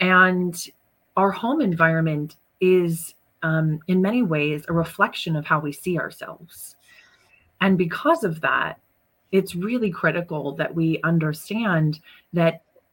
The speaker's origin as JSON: {"language": "English", "country": "United States", "tie": "born or raised there", "said": "So I'm American. So growing up in America is, you know, where I'm from is a difficult thing."}